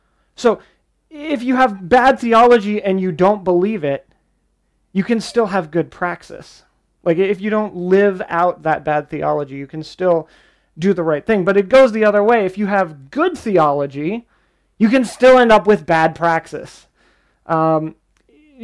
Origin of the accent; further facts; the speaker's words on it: Pennsylvania, United States; Because, you know, we were in Michigan. I'm from Pennsylvania.